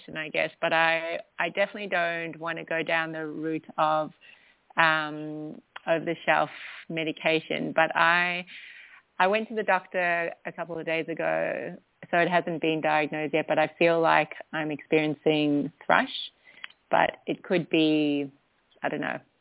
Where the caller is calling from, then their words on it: Perth, Western Australia, Australia; I'm calling from Perth in Australia.